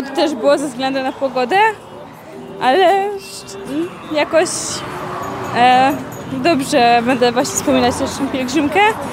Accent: Poznań, Greater Poland Voivodeship, Poland; Z Poznania.

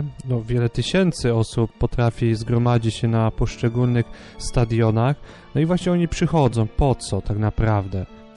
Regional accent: Ostrów Wielkopolski, Greater Poland Voivodeship, Poland; pochodzimy z jednego rocznika i też z Ostrowa Wielkopolskiego.

